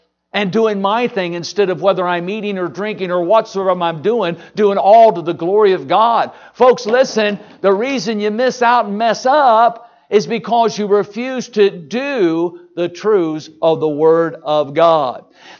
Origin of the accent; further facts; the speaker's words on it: Indiana, United States; Well, anyway, I grew up in Indiana, and I was a church kid.